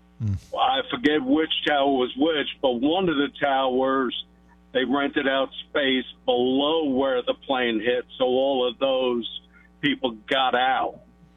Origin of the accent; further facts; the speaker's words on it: New York, United States; moved away as an adult; Grew up in New York, lived there all my life until I joined the Corps.